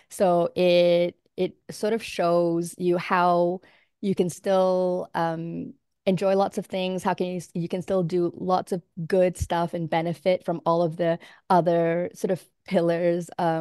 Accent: Malaysia; moved away; when I was growing up in Malaysia

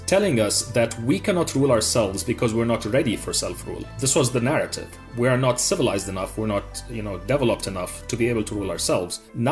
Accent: United Arab Emirates; So growing up in the United Arab Emirates, you are in this kind of place which is more or less, in this very turbulent region, an island of stability

